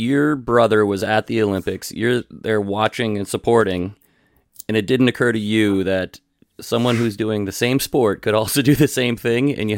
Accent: Toronto, Ontario, Canada; and I'm from Toronto, and that's just right down the street.

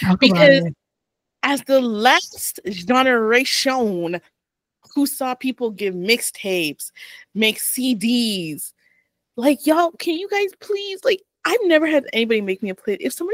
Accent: Canada; No, I'm just a Canadian who loves

